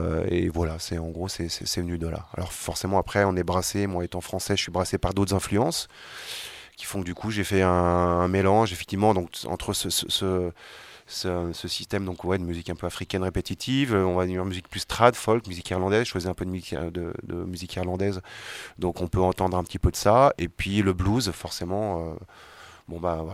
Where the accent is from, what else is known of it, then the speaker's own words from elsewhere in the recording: Lyon, Auvergne-Rhône-Alpes, France; Moi, je suis de Lyon.